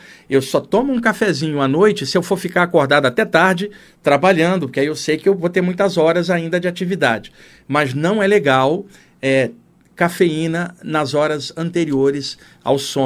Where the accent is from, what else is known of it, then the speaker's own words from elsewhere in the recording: Rio de Janeiro, Brazil; moved away as an adult; now in São Paulo, Brazil; Eu moro aqui em São Paulo, sou do Rio, estou há 30 anos em São Paulo.